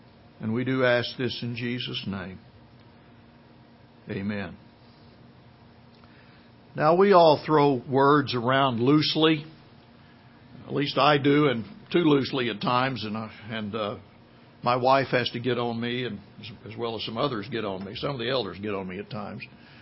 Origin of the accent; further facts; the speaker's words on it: Plainview, Texas, United States; grew up in the panhandle of Texas, and if you know anything about the panhandle of Texas, in fact, I grew up in Plainview, Texas, and the name is Plainview for a reason.